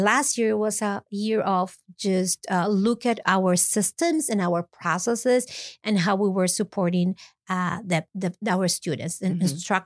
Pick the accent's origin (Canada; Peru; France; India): Peru; English is a second language; now in United States; I was born and raised in Peru. In Peru, and I came here 20 years ago.